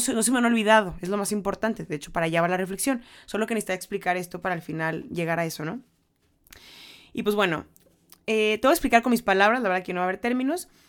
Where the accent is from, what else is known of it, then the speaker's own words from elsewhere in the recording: Mexico; no soy japonesa, soy mexicana, no tengo idea, pero bueno.